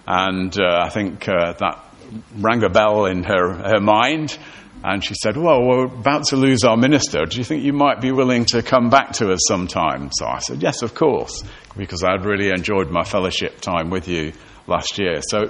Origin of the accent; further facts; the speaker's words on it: Cheadle, North West England, United Kingdom; When I was a child, growing up in Cheadle in Cheshire, our next door neighbour, he was a tax collector.